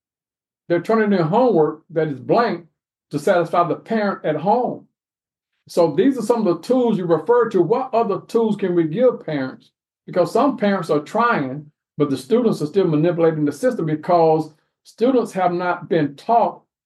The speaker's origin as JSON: {"language": "English", "town": "Bagwell", "region": "Tennessee", "country": "United States", "tie": "born or raised there", "said": "There's no way where I grew up in Bagwell, Tennessee, as a child"}